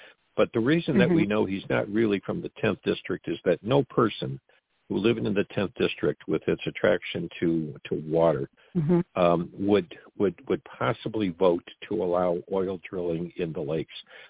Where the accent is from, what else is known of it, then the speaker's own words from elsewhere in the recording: Michigan, United States; the precincts where I grew up in Southern Macomb County.